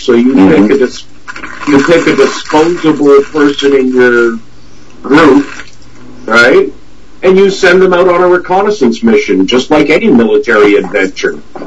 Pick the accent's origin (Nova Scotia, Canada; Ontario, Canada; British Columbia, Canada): Ontario, Canada; Niagara; I grew up in Niagara in the food industry.